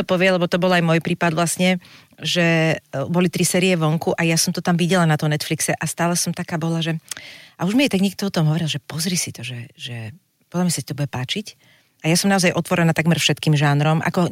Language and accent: Slovak; Bratislava, Bratislava Region, Slovakia; A tým, že ja som z Bratislavy, tak sme chytali aj západné signály